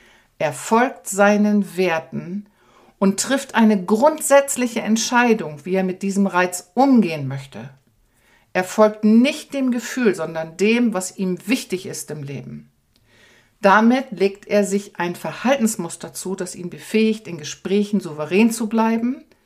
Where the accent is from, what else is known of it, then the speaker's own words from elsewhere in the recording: Lower Saxony, Germany; ich komme ursprünglich aus Ostfriesland, das Land der Teetrinker